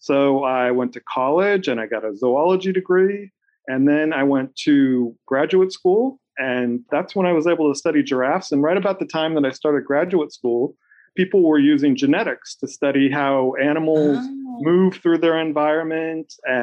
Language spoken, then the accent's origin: English; California, United States; I grew up in California, and there was a World's Fair up in Washington State.